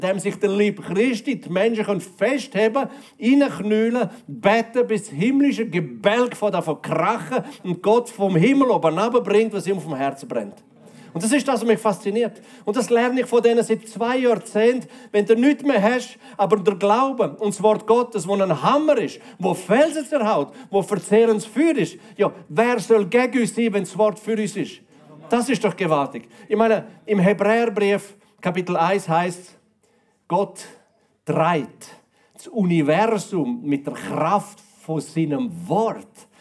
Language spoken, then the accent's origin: German; Graubünden, Switzerland; Vor Jahren in meinem Kanton Graubünden, wo ich aufgewachsen bin, haben die Leute Frechheit gehabt.